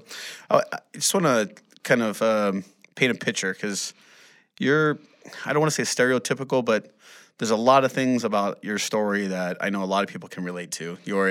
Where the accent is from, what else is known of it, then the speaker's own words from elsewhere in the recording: Corona, California, United States; And you realize in Arizona that we're from Corona, Riverside